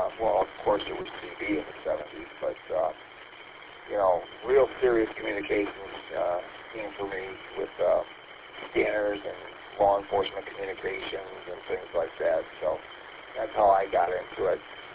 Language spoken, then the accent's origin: English; St. Clair Shores, Michigan, United States; Yeah, I grew up in Sinclair Shores, and I've known a lot of law enforcement personnel that have come and gone.